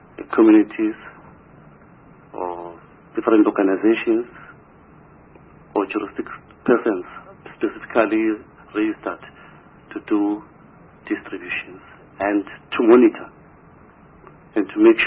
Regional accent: Mpumalanga, South Africa; I'm coming from Nell Street in Mpumalanga province

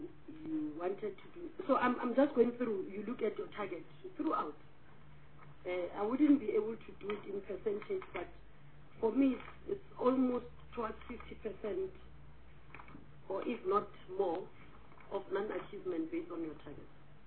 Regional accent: South Africa; We know the challenges of China brought to us as South African producers

